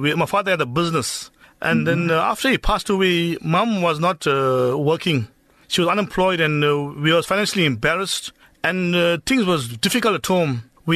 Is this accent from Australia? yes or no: no; Verulam, KwaZulu-Natal, South Africa; also born or lived in Durban; now in Phoenix, South Africa; from in Durban. I grew up in Verulam, and I'm currently living in Phoenix.